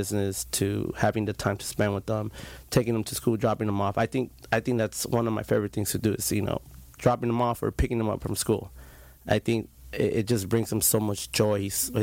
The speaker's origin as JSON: {"language": "English", "town": "Santa Ana", "region": "California", "country": "United States", "tie": "born or raised there", "said": "Grew up, born and raised in Santa Ana. Went to school throughout my years, Santa Ana School District, Roosevelt, Villa, and then graduated from Century as a Centurion."}